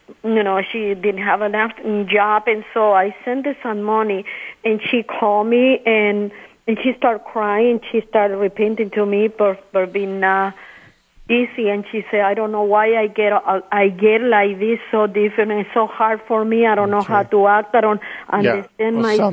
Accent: Chile; she just called to my sister in my country. I'm from Chile.

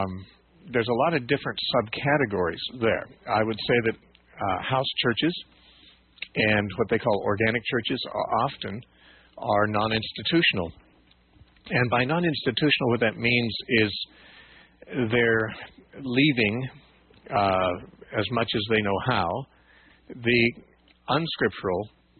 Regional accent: Covina, California, United States; the Inland Empire, which is actually where I grew up. I grew up in Covina in that general area.

